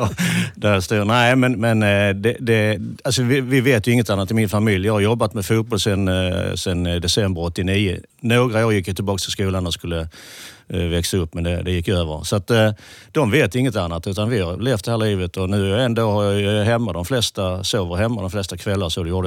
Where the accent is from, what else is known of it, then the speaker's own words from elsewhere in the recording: Hässleholm, Skåne, Sweden; jag är från Hässleholm och när folk frågar var man är ifrån så trots att jag har bott här nere sedan 81 så säger jag ändå alltid att jag är hässleholmare.